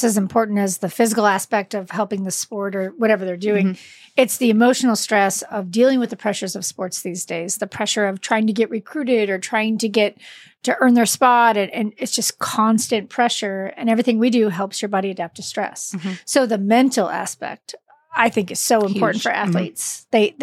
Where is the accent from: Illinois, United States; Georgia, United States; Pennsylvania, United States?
Illinois, United States; I'm from Illinois. Yeah. I'm not going to Iowa.